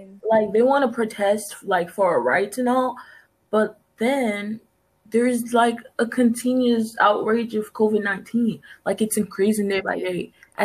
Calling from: Oklahoma City, Oklahoma, United States; I'm joining in from Oklahoma City, Oklahoma, United States.

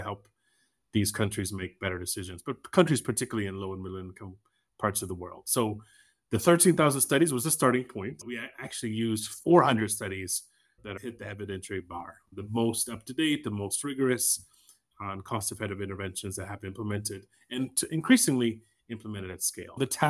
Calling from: Kenya; I'm calling from Kenya, though I'm based in Ethiopia

